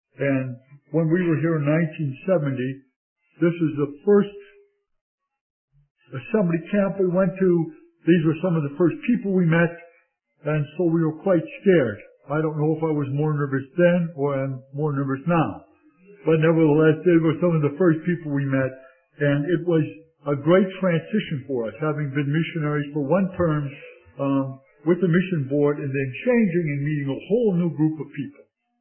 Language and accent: English; Milwaukee, Wisconsin, United States; okay, well, I'm from Milwaukee anyway